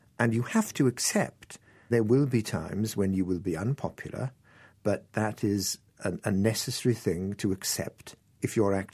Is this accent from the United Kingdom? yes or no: yes; Gorseinon, Wales, United Kingdom; born there; I was born in Gorsainham